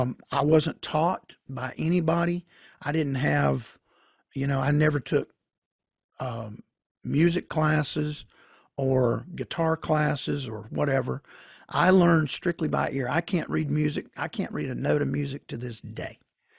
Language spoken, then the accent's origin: English; Georgia, United States; when I was growing up, I grew up in church in Georgia, and my grandfather was actually a Pentecostal pastor.